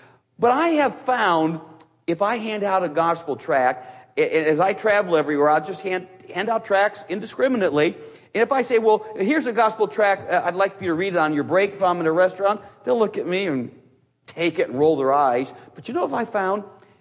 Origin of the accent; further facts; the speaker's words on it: Cleveland, Ohio, United States; Now, I'm from Cleveland, the holy city.